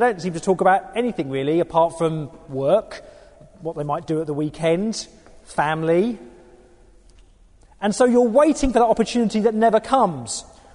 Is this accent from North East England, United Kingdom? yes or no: no; Southend-on-Sea, East of England, United Kingdom; I'm originally from Southend-on-Sea, nearby here, and it's really good to be here.